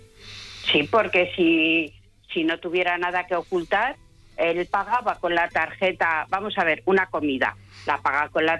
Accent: Zamora, Castile and León, Spain; que soy de Zamora, que nunca lo digo.

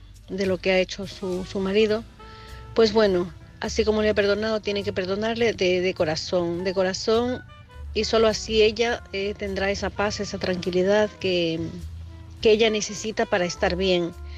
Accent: Santiago de Compostela, Galicia, Spain; de Santiago de Compostela.

